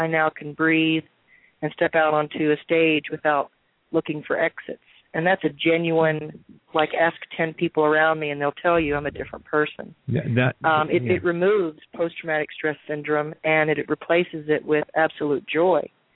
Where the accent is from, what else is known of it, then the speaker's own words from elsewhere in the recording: Appalachia, United States; we just had such a determination growing up in Appalachia that we had nothing, but we had everything